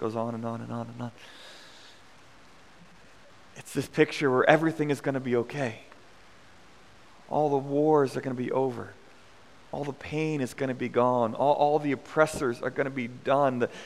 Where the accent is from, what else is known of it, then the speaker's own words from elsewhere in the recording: St. Louis, Missouri, United States; I grew up with Kumi in St. Louis